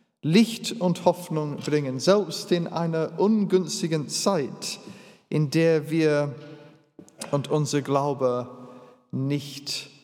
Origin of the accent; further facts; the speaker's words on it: England, United Kingdom; German is a second language; now in Berlin, Germany; Wie gesagt, ich bin kein Deutscher, sondern Engländer. Ich spreche als Fremder in diesem fremden Land, Berlin, Brandenburg. Und ich lebe jetzt seit etwas über einem